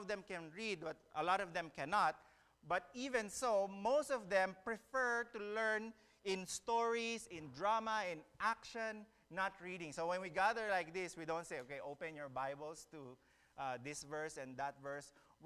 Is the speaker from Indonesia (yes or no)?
no; Philippines; Yes, we are from the Philippines.